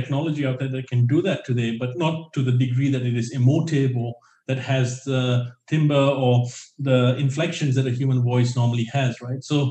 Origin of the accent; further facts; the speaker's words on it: Singapore; I am Singaporean and I grew up in Singapore, but I have a Middle Eastern look, right?